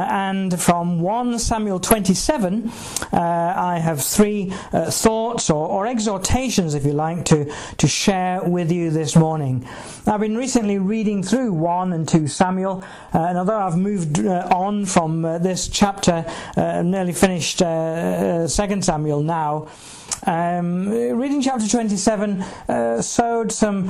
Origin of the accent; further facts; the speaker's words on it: England, United Kingdom; the north, not far actually from the border with Yorkshire, and around something like 8 miles from my hometown, my home village, is the village of Haworth.